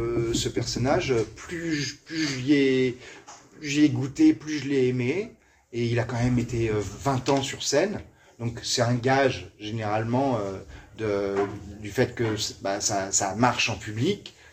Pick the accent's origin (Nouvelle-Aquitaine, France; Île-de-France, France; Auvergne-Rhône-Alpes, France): Auvergne-Rhône-Alpes, France; Lyon; moi je suis lyonnais et on s'est installé en Bourgogne. On est en Bourgogne depuis qu'on a des enfants.